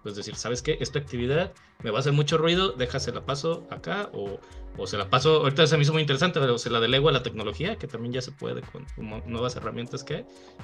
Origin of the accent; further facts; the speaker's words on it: Guadalajara, Jalisco, Mexico; sobre todo los que somos tapatíos, que nos gusta